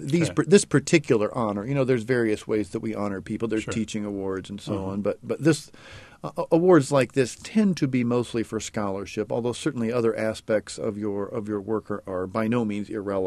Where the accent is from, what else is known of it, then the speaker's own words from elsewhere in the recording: Decatur, Illinois, United States; I was born and grew up in Decatur.